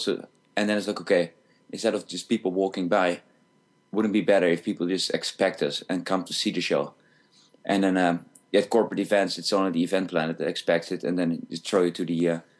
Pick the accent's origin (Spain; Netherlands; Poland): Netherlands; now in Las Vegas, United States; Right now, I'm in Las Vegas in the United States, but I'm from the Netherlands.